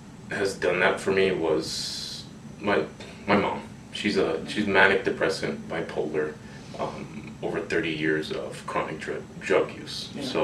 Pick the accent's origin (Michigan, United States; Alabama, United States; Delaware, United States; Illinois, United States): Illinois, United States; Chicago; also born or lived in Long Beach; I grew up part Chicago, part Long Beach, and then a little bit of here as well.